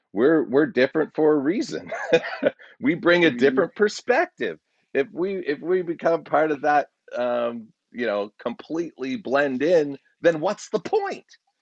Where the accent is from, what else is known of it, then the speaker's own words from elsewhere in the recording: Stouffville, Ontario, Canada; now in Calgary, Canada; I'm originally from Toronto, and I said I grew up in a mostly white town. It's Stouffville. Stouffville is where I grew up for most of my life, and I got the job and I move out to Calgary.